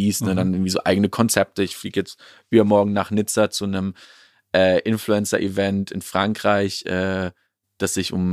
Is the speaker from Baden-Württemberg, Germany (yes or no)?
no; Gummersbach, North Rhine-Westphalia, Germany; ich komme aus Gummersbach